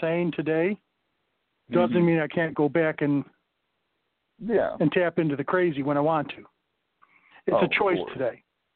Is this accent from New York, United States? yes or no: yes; Syracuse, New York, United States; No, we grew up together in Syracuse.